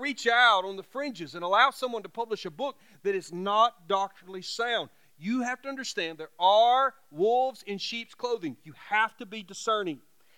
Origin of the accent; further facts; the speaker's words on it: Alabama, United States; I certainly have preached in churches all over this state, my home state of Alabama